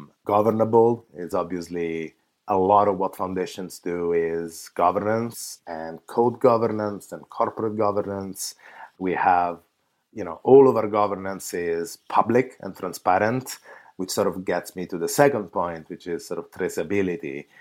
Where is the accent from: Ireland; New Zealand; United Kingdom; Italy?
Italy; now in San Francisco, United States; As you can hear from my accent, I live in San Francisco, but I'm from that Italian part, I guess, of San Francisco. I actually come from Italy.